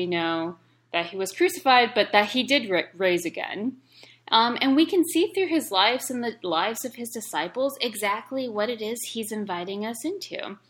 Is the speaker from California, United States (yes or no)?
no; Texas, United States; So I'm from a small town in South Texas, as far south as you can get. My hometown had 26,000 people